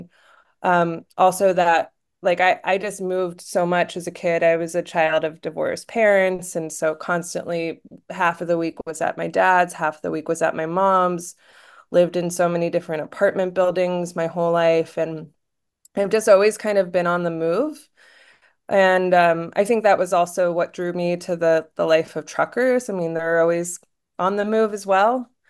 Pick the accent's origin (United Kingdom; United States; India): United States; East Coast; Yeah, so I'm one of those people who grew up kind of up and down the East Coast